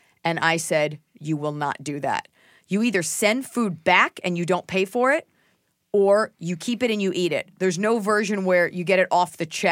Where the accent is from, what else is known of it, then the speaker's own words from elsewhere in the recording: Dallas, Texas, United States; I'd never heard a Boston accent growing up in Dallas, Texas, and the majority of both my parents are from New York